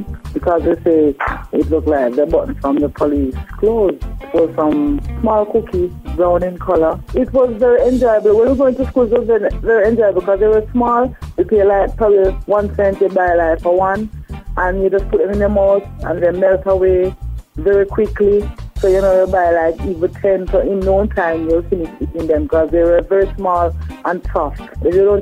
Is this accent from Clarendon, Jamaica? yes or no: yes; Silent Hill, Clarendon, Jamaica; I'm from Silent Hill, Clarendon.